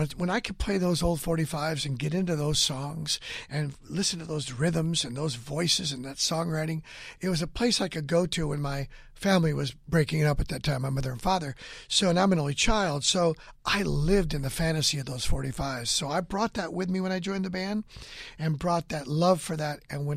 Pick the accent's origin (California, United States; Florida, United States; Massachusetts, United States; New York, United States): California, United States; Hanford; I went back to my hometown of Hanford, California, and I just hung out in that town and, you know, with old friends and drove up down Main Street and saw my old house where I was raised